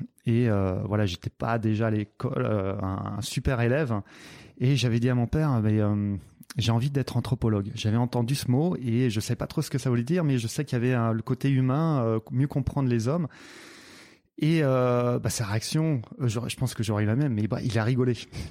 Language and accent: French; Nantes, Pays de la Loire, France; born there; Alors, je suis né à Nantes.